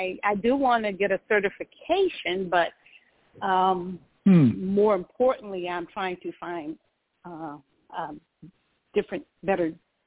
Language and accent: English; North Carolina, United States; now in Georgia, United States; I do have a 919 number because I'm from North Carolina, but I live in Georgia now.